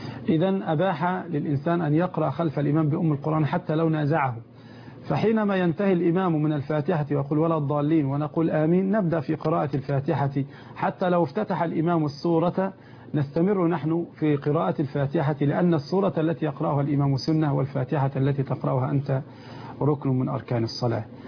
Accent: Egypt; اللهم عندنا في مصر ولي أمورنا خيارنا

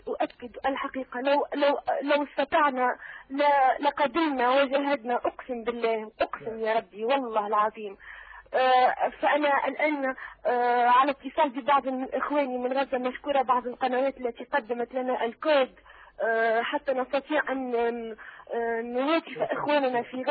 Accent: Tunisia; سيدي وأود أن أحييكم من تونس.

